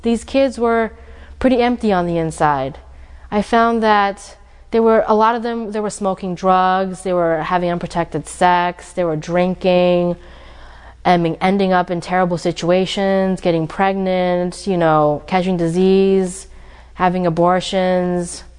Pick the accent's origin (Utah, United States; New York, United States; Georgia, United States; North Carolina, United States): Utah, United States; When I grew up in Utah, I was 6 till I was 10, so for about 3 to 4 years, I lived with Mormons